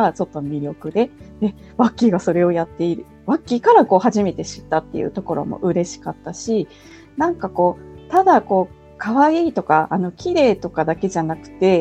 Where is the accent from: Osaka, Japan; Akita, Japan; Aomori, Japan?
Aomori, Japan; 私の地元青森にもその小銀刺しっていう刺繍があるんですけれども